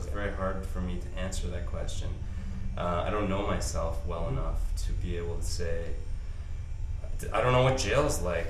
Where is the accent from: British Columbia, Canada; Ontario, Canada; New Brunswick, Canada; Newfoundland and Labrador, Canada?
Ontario, Canada; Toronto; now in Montreal, Canada; I come from Toronto.